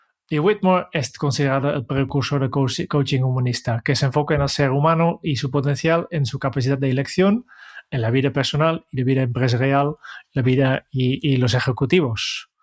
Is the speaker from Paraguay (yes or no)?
no; Netherlands; Spanish is a second language; now in Spain; para mí queda claro que yo vengo de Holanda